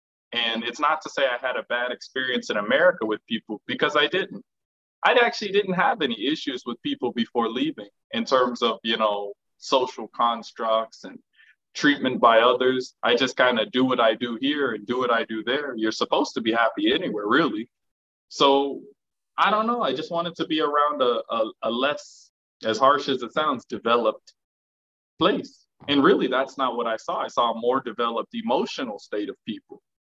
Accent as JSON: {"language": "English", "town": "Las Vegas", "region": "Nevada", "country": "United States", "moved": "as an adult", "lives_now": "Dar es Salaam, Tanzania", "said": "I'm from Las Vegas. I came here when I was 19. Now I'm 21. I'm in Tanzania, specifically Dar es Salaam, but I travel around a bit."}